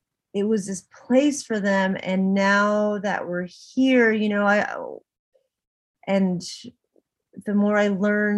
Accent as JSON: {"language": "English", "country": "Canada", "tie": "born or raised there", "said": "I also don't feel connected because I grew up here in Canada."}